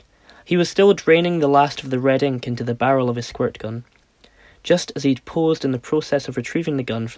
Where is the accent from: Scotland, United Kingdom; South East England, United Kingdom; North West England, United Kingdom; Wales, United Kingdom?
Scotland, United Kingdom; Edinburgh; I am from Edinburgh in Scotland. I was born on the morning of the 12th of December 1998 in the Simpsons Hospital.